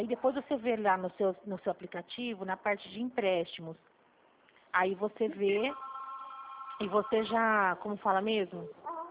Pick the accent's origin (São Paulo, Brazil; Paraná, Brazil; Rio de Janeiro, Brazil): São Paulo, Brazil; Eu sou do estado de São Paulo.